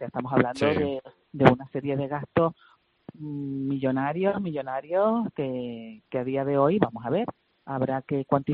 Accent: Canary Islands, Spain; Es nuestra responsabilidad como canarios primero, pero también como españoles, ¿no?

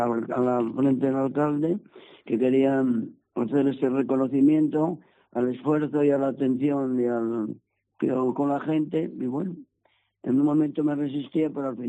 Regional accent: Villanueva del Campo, Castile and León, Spain; el obispo me dijo que me vendría al pueblo natal, de donde soy, Villanueva del Campo

